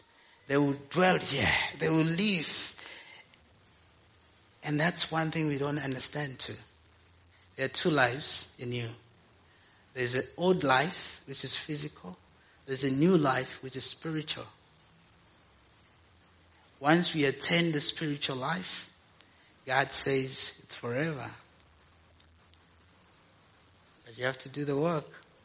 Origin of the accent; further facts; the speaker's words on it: Malawi; English is a second language; I'm from Malawi, but my complexion, people say I'm a Zulu.